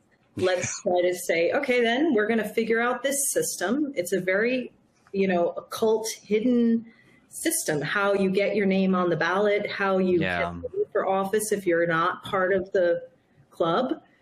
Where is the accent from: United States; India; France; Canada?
United States; New York; born there; I was born in New York State. I've been in New York City 20 years.